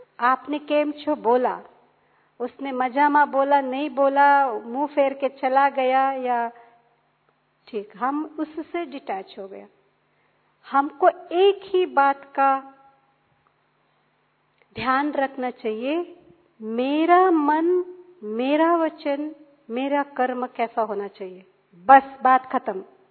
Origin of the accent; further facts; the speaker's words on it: South India, India; हम साउथ से हैं तो उनके पालना में हम पले बड़े हुए